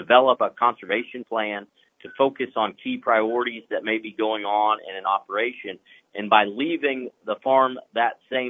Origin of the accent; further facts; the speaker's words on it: Texas, United States; Texas is the hotbed, my home state, the secretary's home state.